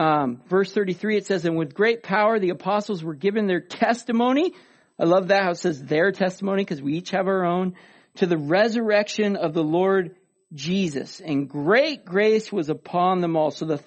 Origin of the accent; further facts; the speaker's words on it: Oregon, United States; We're going to take a team of people down to Southern Oregon, kind of my hometown, where over 2,000 people have lost their homes.